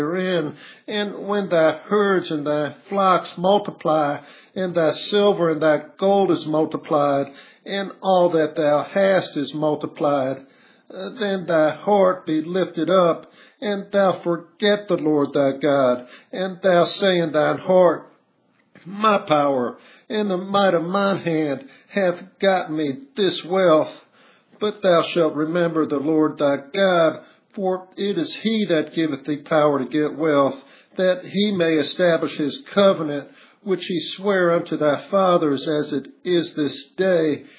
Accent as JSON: {"language": "English", "country": "United States", "tie": "born or raised there", "said": "I grew up in America in the 1950s, and it was a time when men wore hats and women wore gloves."}